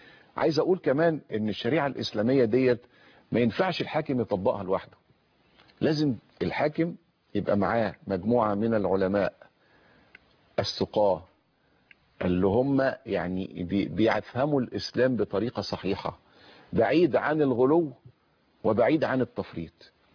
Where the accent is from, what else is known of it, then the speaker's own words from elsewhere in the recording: Egypt; لان احنا عندنا كمصريين عيب كبير قوي.